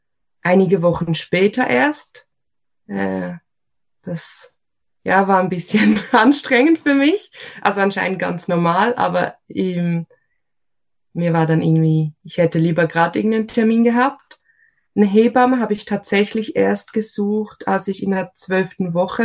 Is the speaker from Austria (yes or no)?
no; Switzerland; also born or lived in Germany; now in Olten, Switzerland; Ich komme aus der Schweiz, wie man wahrscheinlich ziemlich gut hören kann. Bin in Deutschland geboren, aber dann recht jung in die Schweiz gekommen. Ich wohne mit meinem Mann zusammen in der Nähe von Olten